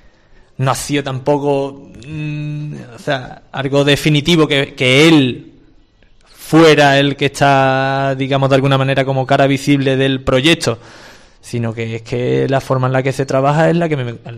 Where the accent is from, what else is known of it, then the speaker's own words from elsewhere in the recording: Granada, Andalusia, Spain; Igual que cuando estuve en Granada lo pensaba, estaba en un club muy importante de mi tierra